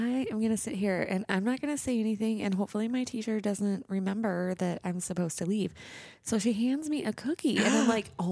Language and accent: English; the South, United States; Yes. I'm from the South. It's one of my favorite things.